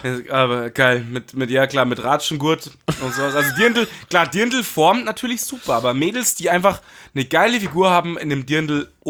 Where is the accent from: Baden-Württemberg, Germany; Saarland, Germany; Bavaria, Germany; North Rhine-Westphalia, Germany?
Bavaria, Germany; Munich; mir als Münchner Kindl